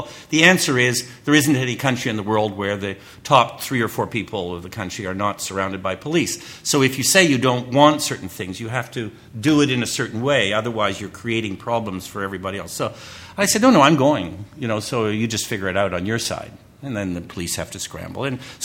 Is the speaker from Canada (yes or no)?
yes; Toronto, Ontario, Canada; I'm from Toronto